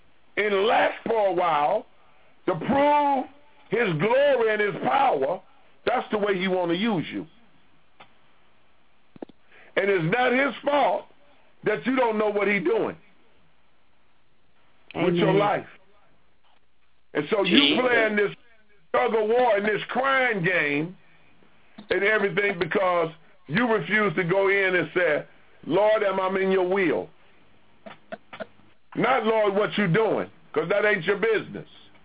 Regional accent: United States; Now, where I come from, whatever I buy belongs to me. That's what the way I was raised and understanding in America

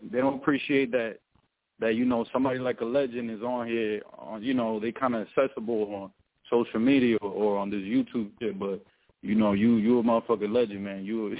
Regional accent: New York City, New York, United States; now in Atlanta, United States; I'm from New York, Washington Heights, and I'm out here in Atlanta.

